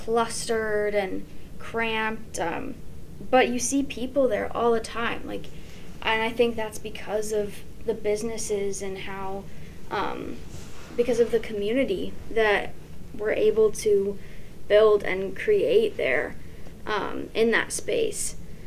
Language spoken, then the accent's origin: English; Olympia, Washington, United States; For me, when I think of my hometown, I think of like wall art and all these murals that are all over the place. And then like, I think of rain because, you know, I'm from Olympia, Washington, and it never stops raining there practically.